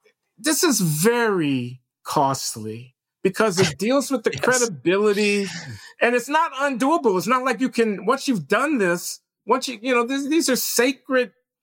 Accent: United States; I'm an American of middle, upper middle class status.

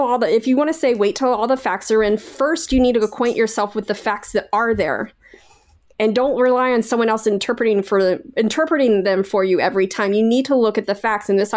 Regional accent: Canada; I'm Canadian, eh?

